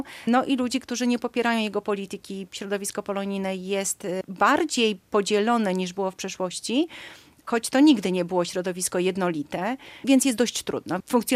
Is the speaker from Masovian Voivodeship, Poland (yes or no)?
no; Zambrów, Podlaskie Voivodeship, Poland; być może jest to syndrom dziecka z bloku, bo w Zambrowie wychowywałam się w bloku, w bardzo małym mieszkaniu.